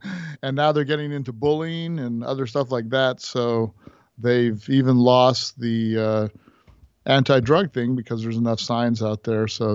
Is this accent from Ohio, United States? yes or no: no; Hawaii, United States; also born or lived in Tennessee / Illinois; Yeah, after a couple years in Tennessee, Illinois, my dad got his PhD, and then Tennessee for the first couple years, we moved to Hawaii. And that's pretty much where I grew up.